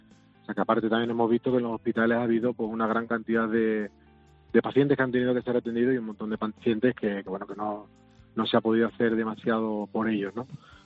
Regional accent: Extremadura, Spain; yo creo que todo tiene que ver con los familiares que somos los extremeños

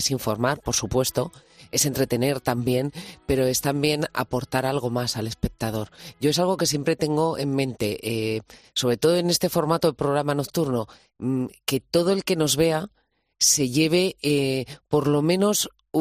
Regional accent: Ávila, Castile and León, Spain; Soy de Ávila.

